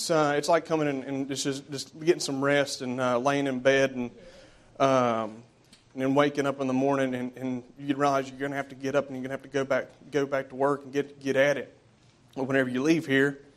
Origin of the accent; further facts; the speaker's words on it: North Carolina, United States; Now, I'm from North Carolina, and I go to revival meetings.